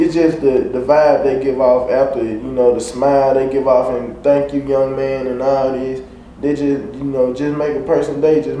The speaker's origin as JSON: {"language": "English", "region": "Mississippi", "country": "United States", "tie": "born there", "said": "November 23rd, 1999. … I was born in Sunflower County."}